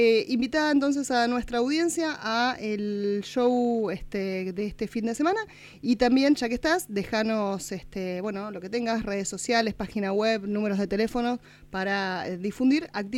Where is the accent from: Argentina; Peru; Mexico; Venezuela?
Argentina; Buenos Aires; Yo soy de Buenos Aires